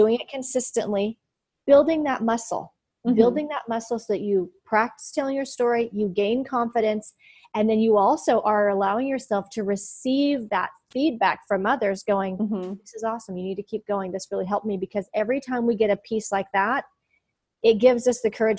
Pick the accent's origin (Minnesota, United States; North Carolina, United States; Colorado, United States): Colorado, United States; It was a Mesa Verde I grew up in Colorado.